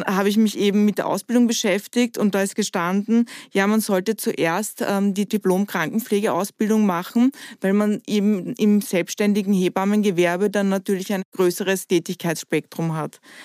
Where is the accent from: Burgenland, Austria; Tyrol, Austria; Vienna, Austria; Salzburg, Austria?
Vienna, Austria; ich komme aus Wien.